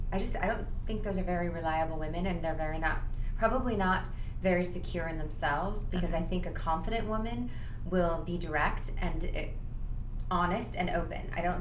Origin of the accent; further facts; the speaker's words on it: Seattle, Washington, United States; also born or lived in San Diego / Bay Area; And I'm originally from Seattle, and then I moved to San Diego almost 15 years ago, and 14 years ago, and then lived also in the Bay Area, and now I'm in L.A.